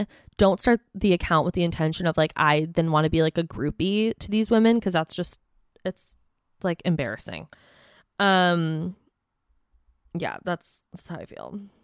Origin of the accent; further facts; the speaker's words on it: Plymouth, Michigan, United States; now in Royal Oak, United States; So I grew up in Plymouth, which is about 20, 25 minutes outside Detroit. And then I lived downtown Detroit for several years. And then now I'm in Royal Oak, which I love.